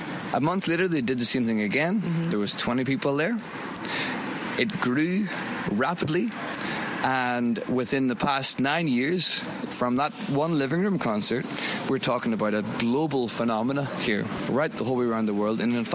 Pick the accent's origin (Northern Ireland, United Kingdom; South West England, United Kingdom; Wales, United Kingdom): Northern Ireland, United Kingdom; now in Odense, Denmark; I'm from Northern Ireland.